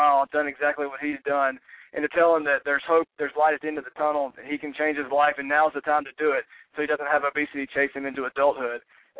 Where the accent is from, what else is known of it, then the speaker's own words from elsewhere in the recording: Mississippi, United States; So I knew that my home state of Mississippi was the best place to get it started.